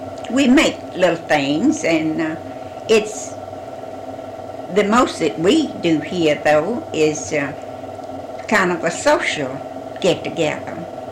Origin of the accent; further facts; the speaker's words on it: Forsyth, Georgia, United States; born there; I was born in Monroe County, Forsyth, Georgia.